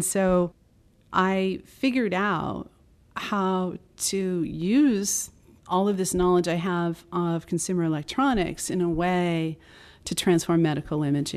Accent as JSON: {"language": "English", "country": "United States", "said": "I really needed health insurance because I'm an American and it was pre-Obamacare."}